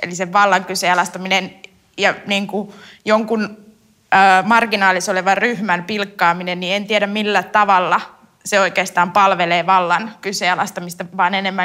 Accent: Espoo, Uusimaa, Finland; koska mä oon Espoosta kotoisin tai syntyisin

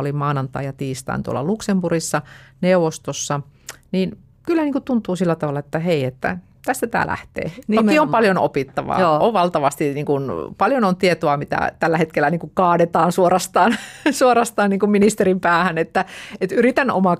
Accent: Lapinlahti, North Savo, Finland; kuuluu vielä omaan kotikuntani Lapinlahden puolelle

